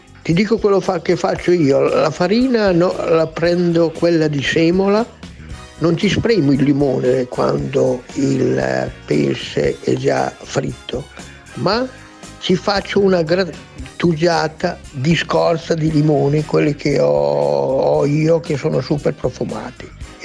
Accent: Rimini, Emilia-Romagna, Italy; sono di Rimini

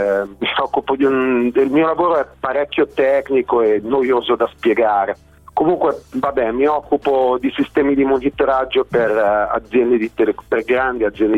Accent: Lombardy, Italy; born there; Sì, vabbè, a parte che ci sono nato, cioè certo, amo la mia terra.

